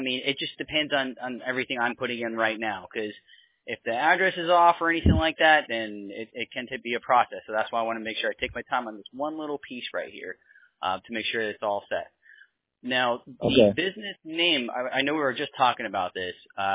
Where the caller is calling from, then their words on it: Tampa, Florida, United States; So I live in Tampa, Florida.